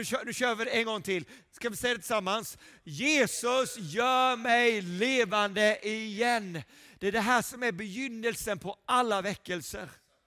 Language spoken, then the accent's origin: Swedish; Småland, Sweden; Och nu är det 21 år senare och jag står här som en smålänning